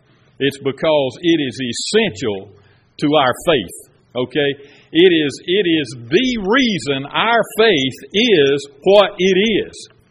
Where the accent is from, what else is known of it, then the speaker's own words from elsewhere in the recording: Georgia, United States; I was raised in South Georgia, very conservative, okay?